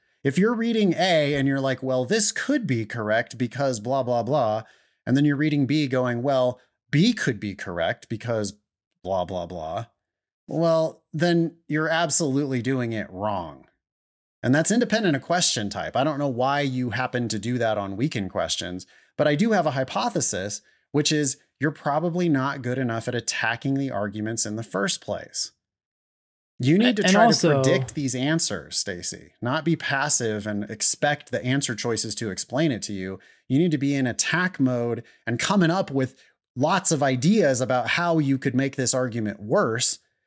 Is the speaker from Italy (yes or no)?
no; China; first language Mandarin Chinese; English is a second language; English is not my native language. I was born and raised in China. My native language is Mandarin Chinese.